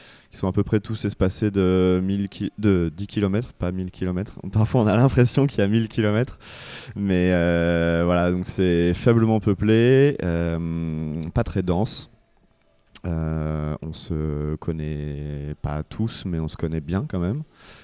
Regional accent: Paris, Île-de-France, France; also born or lived in Bordeaux / Brussels / Nantes; now in Landes, France; je suis pas landais, je suis dans les Landes depuis 3 ans. J'ai un parcours plutôt citadin, je suis né à Bordeaux, j'ai grandi à Paris et avant de venir dans les Landes, j'ai passé 4 ans à Bruxelles. J'ai fait mes études et j'ai travaillé à Nantes aussi

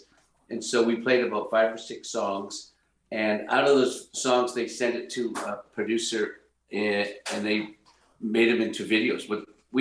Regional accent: Canada; I think Canada is very proud of the fact that we're Canadian, and we're very proud to be Canadian.

